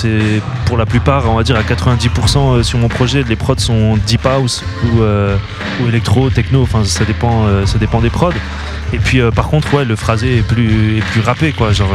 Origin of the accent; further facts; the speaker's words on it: Condé-sur-l'Escaut, Hauts-de-France, France; moi je viens du nord de la France, une petite ville qui s'appelle Condé-sur-l'Escaut, pas loin de Valenciennes